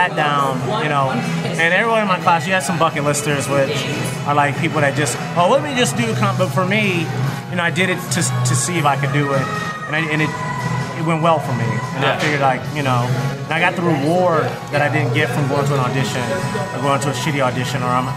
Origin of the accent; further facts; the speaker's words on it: Detroit, Michigan, United States; now in Los Angeles, United States; No, I'm from Detroit, Michigan, originally. I've been in Los Angeles about 8 years.